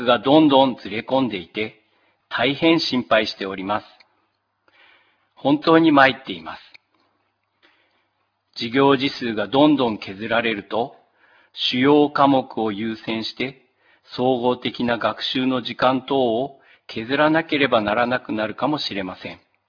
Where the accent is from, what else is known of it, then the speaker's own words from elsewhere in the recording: Atsuma, Hokkaido, Japan; 私は胆振の吾妻町出身です。